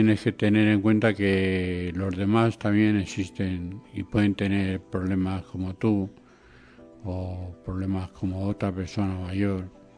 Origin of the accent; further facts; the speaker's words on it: Fuenlabrada, Community of Madrid, Spain; Yo soy de Fuenlabrada, pero quizás venga.